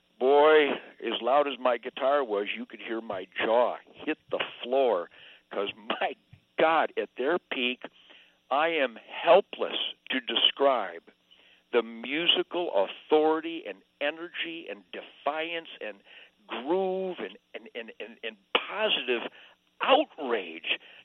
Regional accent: Detroit, Michigan, United States; I'd born and raised in Detroit, and I had this killer band … that was already just storming, man, just phenomenal. We were number one in Michigan

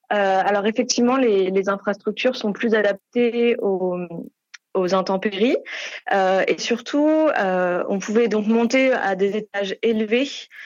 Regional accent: France; je ne comprenais pas le japonais, que je venais de France

